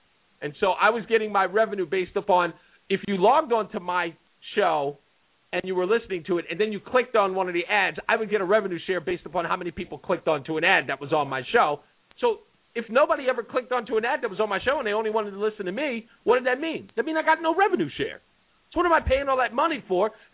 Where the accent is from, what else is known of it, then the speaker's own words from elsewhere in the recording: South Carolina, United States; I said, man, I'm from South Carolina, man.